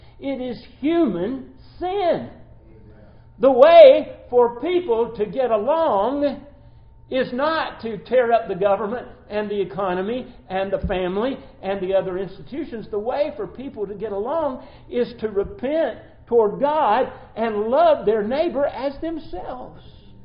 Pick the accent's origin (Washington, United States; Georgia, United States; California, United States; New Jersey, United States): Georgia, United States; Atlanta; born there; I was born in Atlanta, Georgia, in the midst of the Jim Crow years.